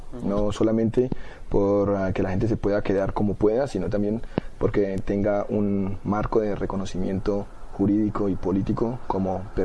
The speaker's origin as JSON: {"language": "Spanish", "country": "Colombia", "moved": "yes", "lives_now": "Switzerland", "said": "soy colombiano. Vivo aquí en Suiza hace 11 años y soy refugiado político."}